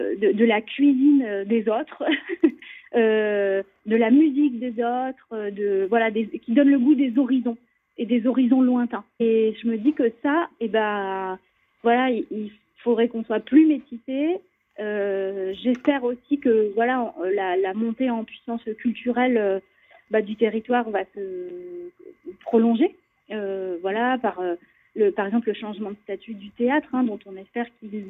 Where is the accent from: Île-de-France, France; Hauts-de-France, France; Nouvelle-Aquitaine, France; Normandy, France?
Île-de-France, France; Paris; Je suis une vraie Parisienne. Je suis vraiment née dans Paris intramuros.